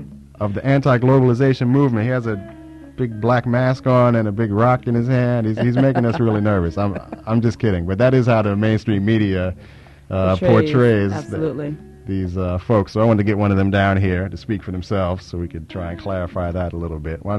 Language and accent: English; New York, United States; which I take as an insult as a New Yorker that you think we'd be so frail.